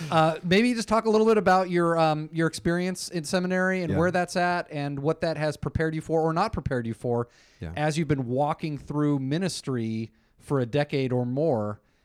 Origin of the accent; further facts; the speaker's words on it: Irvine, California, United States; See, I grew up in Irvine, so I know, like, Costa Mesa is the eclectic, kind of eccentric older brother of, like, Irvine, Mission Viejo.